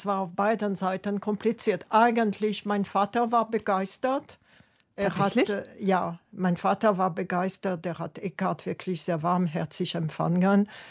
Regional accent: Île-de-France, France; accent: Paris suburbs working-class accent; German is a second language; Erstmal hatte ich einen Akzent. Ich hatte einen Akzent aus den Vororten von Paris, also einen Arbeiterakzent.

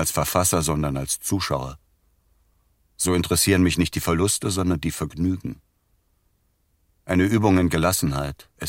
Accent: Dresden, Saxony, Germany; Ich komme aus der Stadt Dresden, die der Krieg zerstörte.

